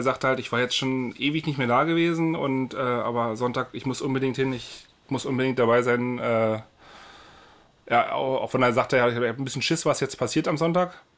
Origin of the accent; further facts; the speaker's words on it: Berlin, Germany